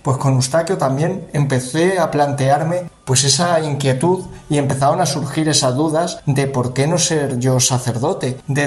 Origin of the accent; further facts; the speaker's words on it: Valdepeñas, Castilla-La Mancha, Spain; soy sacerdote natural de Valdepeñas, nací el 17 de noviembre de 1992